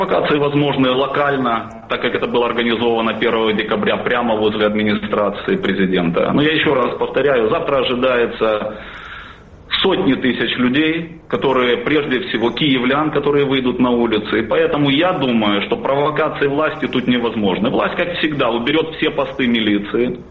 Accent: Zaporizhzhia, Zaporizhzhia Oblast, Ukraine; в моем родном городе Запорожье, который находится на границе с Донецкой областью

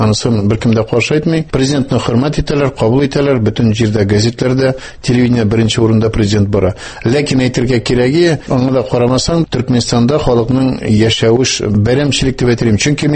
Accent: Tatarstan, Russia; Россиядан 4 кеше булдык. Без берсе Санкт-Петербургтан, 2 кеше Мәскәүдән һәм мин Татарстаннан.

